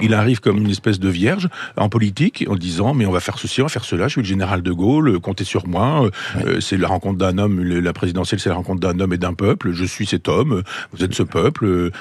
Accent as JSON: {"language": "French", "town": "Chambois", "region": "Normandy", "country": "France", "tie": "born there", "said": "dans mon village natal à Chambois"}